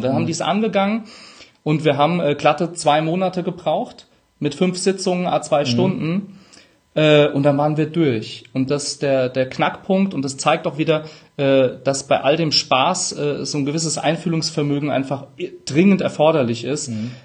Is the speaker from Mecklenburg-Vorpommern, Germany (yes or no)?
no; Rhineland-Palatinate, Germany; Brechstange, ich bin Pfälzer, manchmal SCH statt CH.